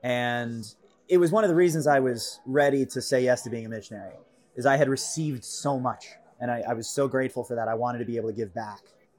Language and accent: English; New York City, New York, United States; I think I was especially prepared for it growing up in New York City, riding the subways from my childhood.